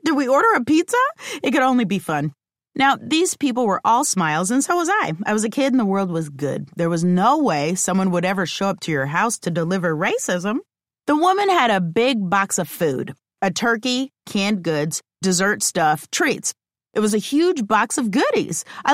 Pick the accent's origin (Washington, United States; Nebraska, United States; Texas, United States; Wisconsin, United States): Nebraska, United States; Omaha; It was the best way to learn, and unfortunately, a necessary thing growing up in Omaha.